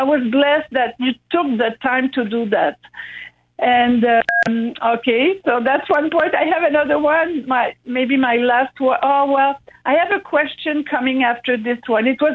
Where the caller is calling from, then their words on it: Quebec City, Quebec, Canada; But, here in Quebec City, the anointing came, up to here.